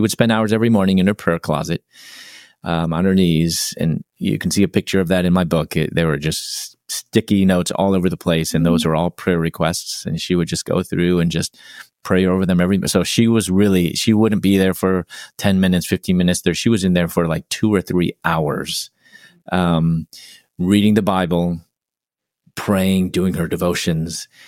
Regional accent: Chicago, Illinois, United States; I'm originally from Chicago.

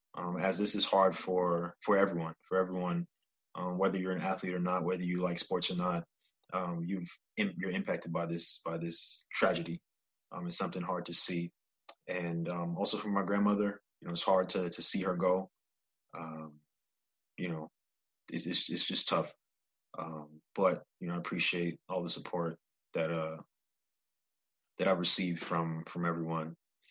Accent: Brooklyn, New York, United States; just growing up in Brooklyn, growing up in the city, Kobe Bryant was a role model for us

